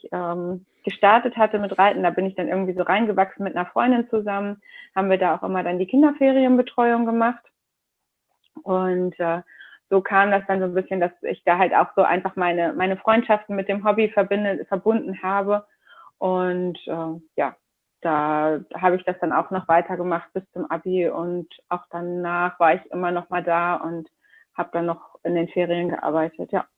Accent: Schleswig-Holstein, Germany; born or raised there; moved away; also born or lived in Berlin

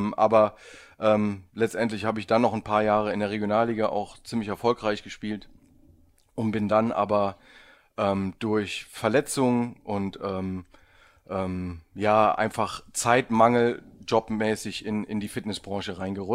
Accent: Trier, Rhineland-Palatinate, Germany; Bin aus Trier eigentlich.

